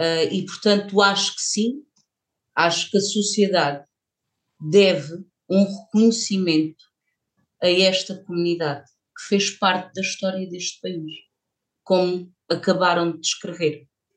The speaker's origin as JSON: {"language": "Portuguese", "country": "Portugal", "said": "eu não sou imigrante, eu não tenho o problema dos imigrantes e eu sou portuguesa"}